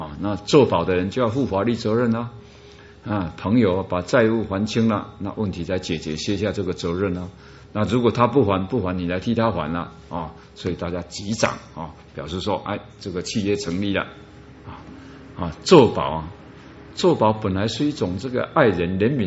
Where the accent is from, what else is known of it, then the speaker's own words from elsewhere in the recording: Taiwan; 我们台湾人是拍拍胸膛讲话，